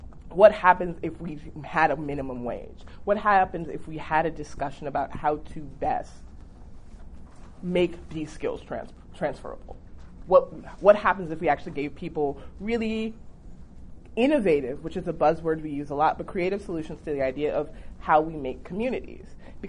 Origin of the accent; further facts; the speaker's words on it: Far Rockaway, New York, United States; I'm from Far Rockaway, so I'm from the Sandy area.